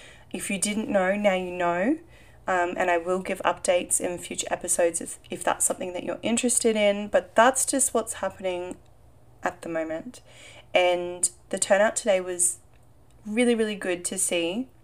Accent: Brisbane, Queensland, Australia; so obviously I'm from Brisbane and it's all very focused around Southeast Queensland.

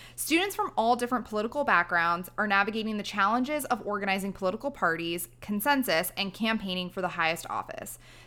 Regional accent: Charleston, South Carolina, United States; And so interestingly enough, I'm from Charleston, which was probably the most liberal of the entire state, even though it's still very much not.

